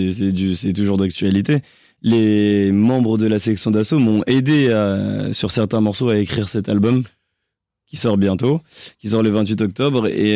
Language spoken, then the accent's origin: French; France; born there; Je suis né en France et j'allais en vacances très très tôt en Guinée.